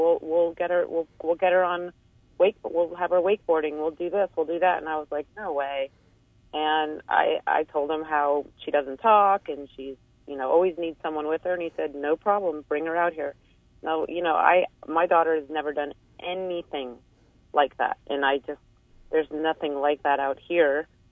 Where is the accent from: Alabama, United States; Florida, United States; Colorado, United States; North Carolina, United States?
Colorado, United States; Aspen; now in Seattle, United States; Well, my story, I live in Seattle, Washington, and I grew up in Aspen